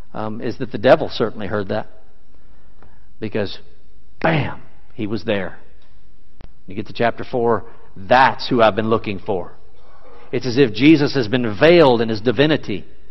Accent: Houston, Texas, United States; born there; I was born in Herman Hospital in Houston, Texas.

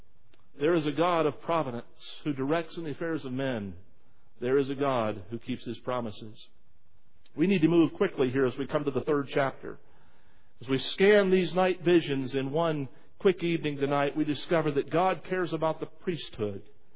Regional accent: Hephzibah, West Virginia, United States; I grew up near Hephzibah, West Virginia.

